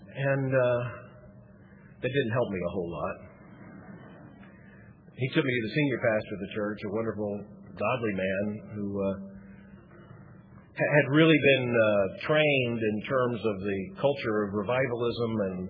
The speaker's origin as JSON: {"language": "English", "region": "Florida", "country": "United States", "tie": "born there", "said": "I was born in Florida, and there aren't very many of us. And those of us who were born there generally left. But everyone from the north came. But I was born in Central Florida"}